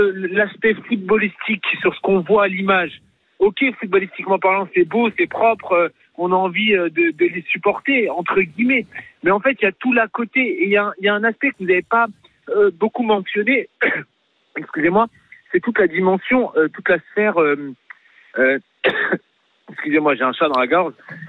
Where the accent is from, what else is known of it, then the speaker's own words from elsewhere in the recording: Marseille, Provence-Alpes-Côte d'Azur, France; elle ne pourra jamais rentrer dans mon cœur étant donné que je suis marseillais